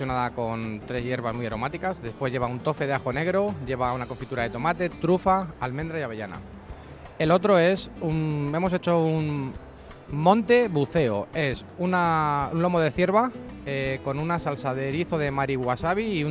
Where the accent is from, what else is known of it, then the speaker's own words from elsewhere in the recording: Guadalajara, Castilla-La Mancha, Spain; o sea, soy de Guadalajara